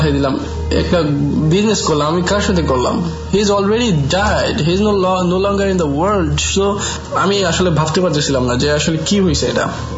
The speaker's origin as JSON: {"language": "Bangla", "town": "Brahmanbaria", "region": "Chittagong Division", "country": "Bangladesh", "tie": "born or raised there", "lives_now": "United States", "said": "আমি এখানে একটা স্টেট ইউনিভার্সিটিতে পড়াশোনা করতেছি আমার গ্রামের বাড়ি ব্রাহ্মণবাড়িয়াতে।"}